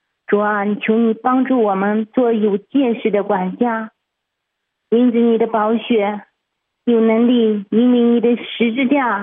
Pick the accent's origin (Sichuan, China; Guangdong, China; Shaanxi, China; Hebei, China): Hebei, China; 我是河北的